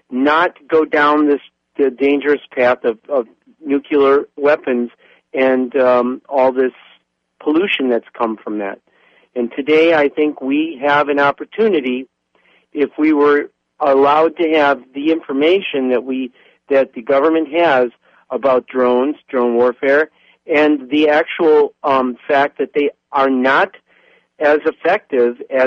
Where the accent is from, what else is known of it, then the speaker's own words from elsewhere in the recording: Venice, California, United States; we came to a conclusion, we're from Venice, California